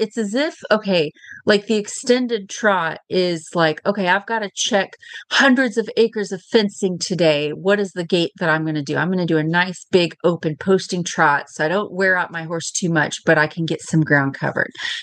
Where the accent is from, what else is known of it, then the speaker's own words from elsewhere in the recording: Kemp, Texas, United States; from Kemp, Texas